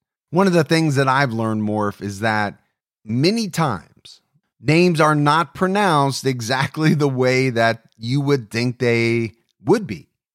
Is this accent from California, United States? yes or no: no; Ohio, United States; that's about half the size of my home state of Ohio.